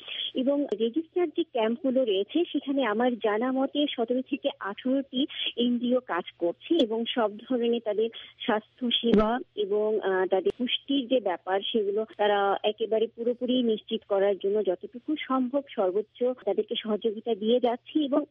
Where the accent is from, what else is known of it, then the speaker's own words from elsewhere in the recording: Bangladesh; সার্বিক আমরা বাংলাদেশি হিসেবে যে পরিমাণ সুযোগ সুবিধা ভোগ করে থাকি